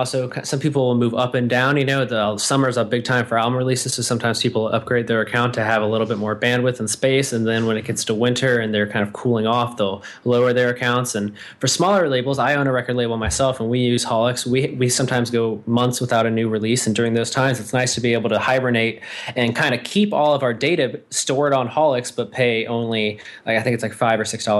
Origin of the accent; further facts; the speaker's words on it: Michigan, United States; I'm from Southwest Michigan, a tiny town known as the Seacorn Capital of the World.